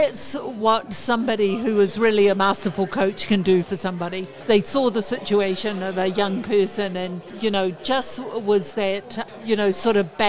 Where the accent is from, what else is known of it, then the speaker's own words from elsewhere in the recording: New Zealand; I am from New Zealand.